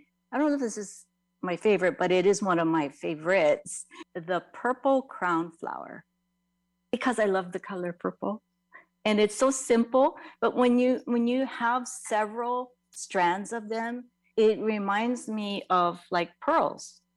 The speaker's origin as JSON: {"language": "English", "town": "Kaneohe", "region": "Hawaii", "country": "United States", "tie": "born or raised there", "said": "So I grew up in Kaneohe."}